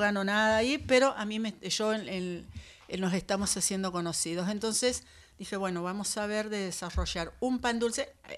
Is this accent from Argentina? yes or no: yes; Lanús, Buenos Aires Province, Argentina; yo soy de Lanús